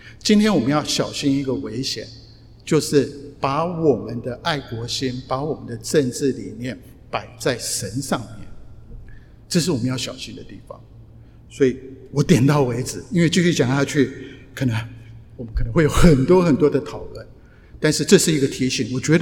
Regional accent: Taiwan; 我讲我从台湾来，我从台湾的教会来

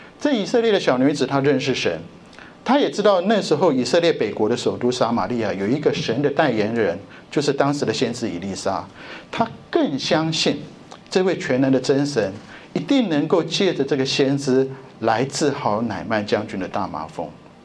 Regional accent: Taiwan; 我从台湾来看到社会新闻

